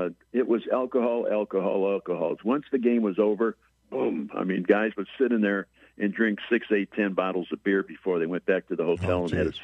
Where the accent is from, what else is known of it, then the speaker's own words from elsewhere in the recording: Chicago, Illinois, United States; When I was growing up in Chicago, it seems strange, but Mickey Mantle was the iconic legend in baseball while he was a player.